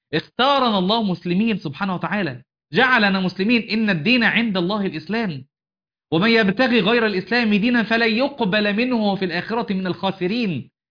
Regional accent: Egypt

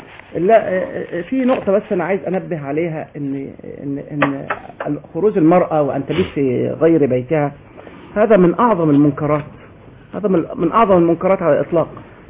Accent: Egypt; انا مصري يا اخوان انا مصري

